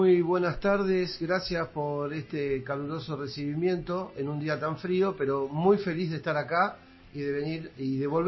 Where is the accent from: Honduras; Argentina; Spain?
Argentina; Tandil, Buenos Aires Province; que somos de Tandil